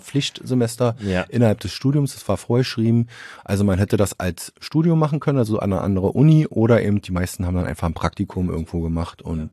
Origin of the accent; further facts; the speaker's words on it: Berlin, Germany; eigentlich gab es mal eine Zeit in meinem Leben, wo ich immer gesagt habe, ich komme aus Berlin.